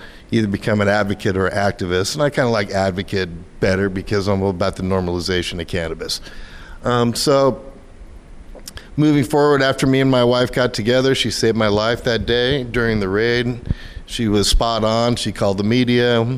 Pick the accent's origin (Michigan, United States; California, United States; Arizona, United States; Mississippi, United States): California, United States; San Diego; I grew up in San Diego, you know.